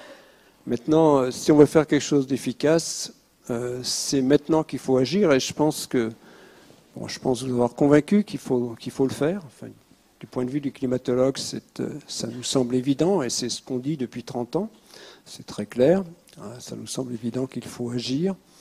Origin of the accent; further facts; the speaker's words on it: Brittany, France; Alors moi, je suis breton